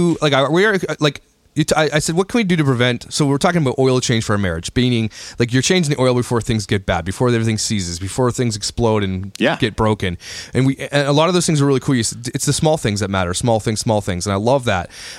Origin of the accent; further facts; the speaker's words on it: Canada; We're Canadian, so we're on the real system. Kilometers.